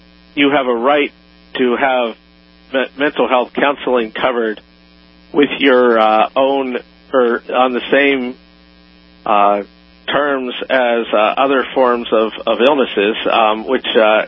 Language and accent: English; Pittsburgh, Pennsylvania, United States; I will tell you, for myself, as a native Pittsburgher